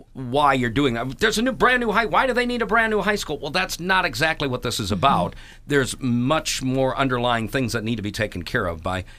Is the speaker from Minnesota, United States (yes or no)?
yes; Red Wing, Minnesota, United States; Then we scooted back up to my hometown of Red Wing.